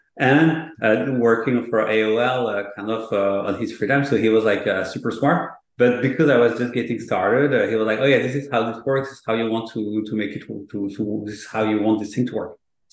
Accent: France; But because I was from France, in France, you know, we've got this kind of lifetime employment thing.

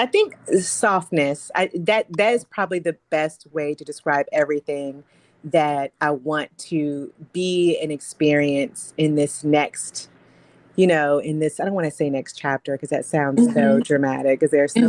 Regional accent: Midwest, United States; And my tolerance for it has lowered considerably, although I'm from the Midwest.

